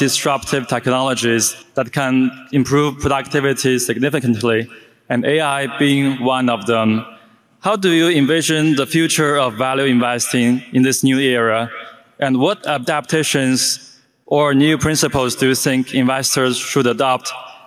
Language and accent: English; Santa Clara, California, United States; I'm from Santa Clara, California.